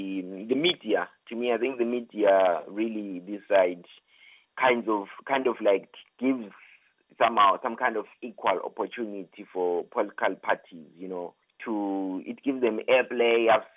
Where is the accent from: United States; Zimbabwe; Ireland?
Zimbabwe; including my home country, Zimbabwe.